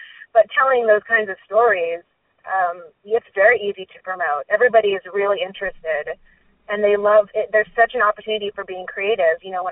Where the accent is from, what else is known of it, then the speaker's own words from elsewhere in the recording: California, United States; I was really lucky growing up in California, and then I went to college in New York